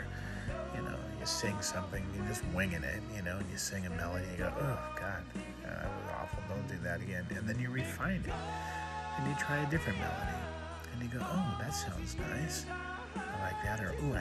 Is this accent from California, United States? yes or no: yes; San Diego, California, United States; back then as a kid growing up in Point Loma down in San Diego, all of our friends' parents were like our moms.